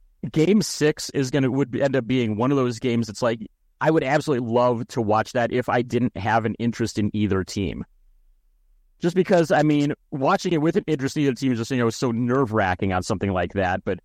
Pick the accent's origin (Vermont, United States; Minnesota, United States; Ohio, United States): Ohio, United States; My hometown up in Ohio has a 25% of the population is Hispanic, mostly having come from Mexico. We do it surprisingly well for Northern people.